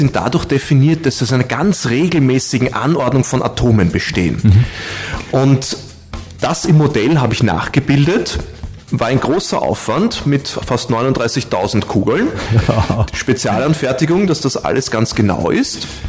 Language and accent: German; Mödling, Lower Austria, Austria; Ich kann mich noch erinnern, als kleines Kind in Mödling war ich fasziniert von diesem wunderschönen Stein, von den Fossilien.